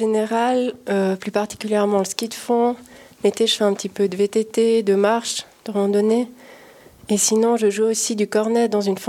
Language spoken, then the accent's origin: French; Evolène, Valais, Switzerland; j'ai grandi dans un petit village à la montagne qui s'appelle Évolène. C'est dans le Val d'Airain, à 1300 mètres d'altitude environ.